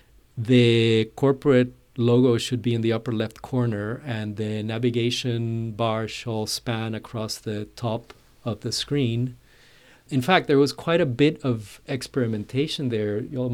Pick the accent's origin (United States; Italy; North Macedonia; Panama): Panama; I was practicing in Panama, in my home country